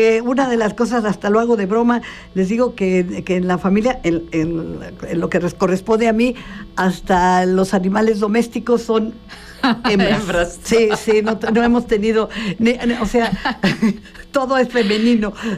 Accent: Cuernavaca, Morelos, Mexico; Y nací aquí en Cuernavaca. Soy de Cuernavaca.

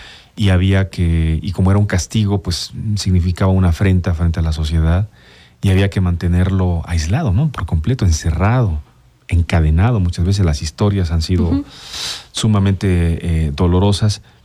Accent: Mexico; Pocos países tienen la forma de ver la vida y de hablar de la vida y de decir las cosas como los mexicanos. Terminamos haciendo todo de un chiste o una broma.

